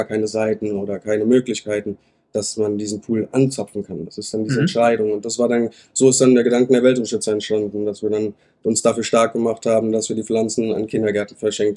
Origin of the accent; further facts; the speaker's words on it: Rüsselsheim, Hesse, Germany; Ich bin in Rüsselsheim geboren, bin hier zur Schule gegangen, habe meine Ausbildung zum Einzelhandelskaufmann gemacht, ja, und wohne schon mein Leben lang eigentlich